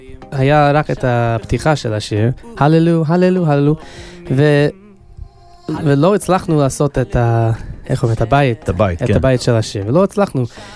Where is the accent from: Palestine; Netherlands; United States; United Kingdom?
United States; Los Angeles, California; Hebrew is a second language; now in Israel; אני מלוס אנג'לס, ועכשיו אני פה